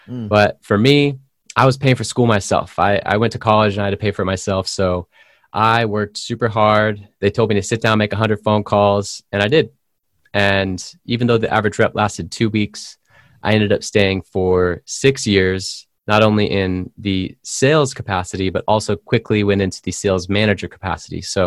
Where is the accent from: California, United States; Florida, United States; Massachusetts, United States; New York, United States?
California, United States; San Diego; that is a surf skate term from my hometown, California. I'm from San Diego.